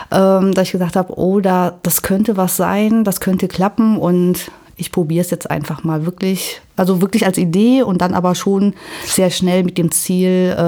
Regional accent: Germany; also born or lived in Beijing; Ich bin in der Eifel groß geworden. War zwischenzeitlich 5 Jahre im Ausland tätig und genau, bin 2011 aus Peking zurückgekommen.

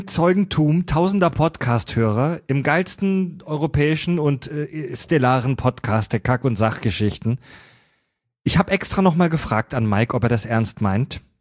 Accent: Schleswig-Holstein, Germany; würde ich euch gerne auf 2-3 Hörner Bier oder Met in meinen Heimatort bei Schleswig einladen.

